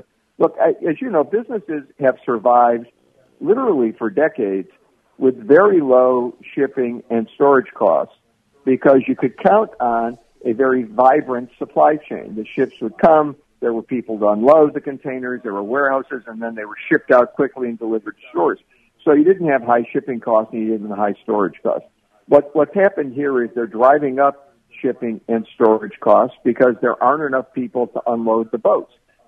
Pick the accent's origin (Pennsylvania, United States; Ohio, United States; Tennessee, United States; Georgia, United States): Ohio, United States; Cleveland; Cleveland's my hometown.